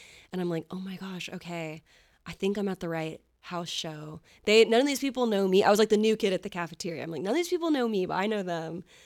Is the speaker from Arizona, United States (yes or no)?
no; Texas, United States; And then, you know, I was in choir growing up in Texas, and eventually finally got into some voice lessons when I was in high school.